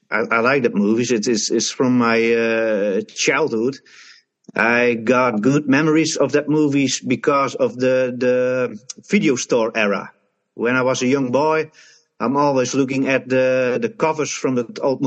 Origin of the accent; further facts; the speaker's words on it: Netherlands; yes, I'm from the Netherlands, eh?